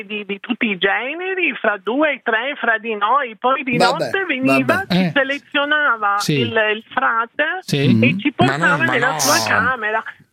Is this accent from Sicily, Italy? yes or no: yes; Sicily, Italy; Però giù in Sicilia, perché io sono siciliana